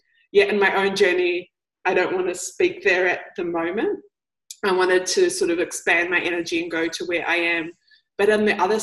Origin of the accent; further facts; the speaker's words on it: Hawke's Bay, New Zealand; Ko take te mito ko wakatapu, ko momo kai toko maunga, ko nuhaka menga mohaka oku awa, ko Ngāti Kahungungu, Ngāti Rongomai Wahine, Ngāti Pahuera, e rangatane oku iwi.